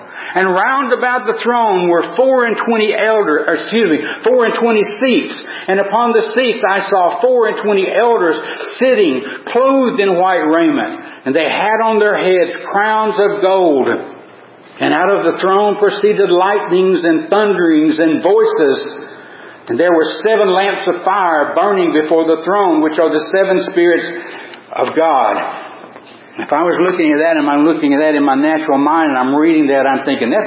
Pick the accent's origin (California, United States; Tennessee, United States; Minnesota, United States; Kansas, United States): Tennessee, United States; Growing up in East Tennessee, the TVA lakes that are there, I used to do some fishing back then.